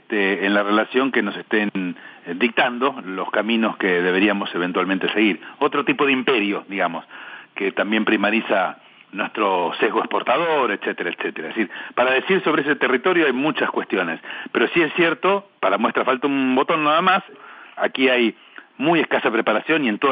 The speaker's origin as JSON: {"language": "Spanish", "country": "Argentina", "said": "en mi país, en Argentina"}